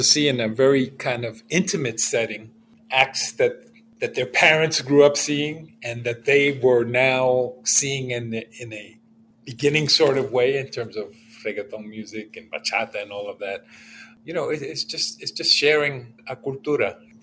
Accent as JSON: {"language": "English", "region": "New York", "country": "United States", "lives_now": "Los Angeles, United States", "said": "you said that I came from New York, but I think that one of the beautiful things about being here in Los Angeles"}